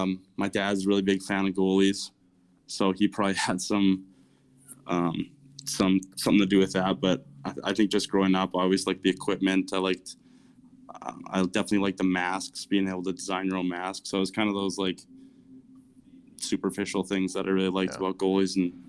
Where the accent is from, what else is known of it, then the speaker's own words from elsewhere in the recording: St. Albert, Alberta, Canada; growing up in Canada and in St. Albert in particular